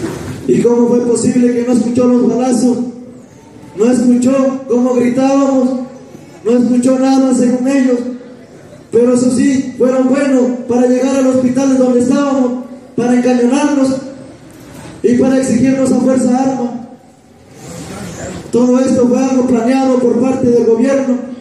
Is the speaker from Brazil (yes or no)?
no; Mexico; como ciudadanos mexicanos de México.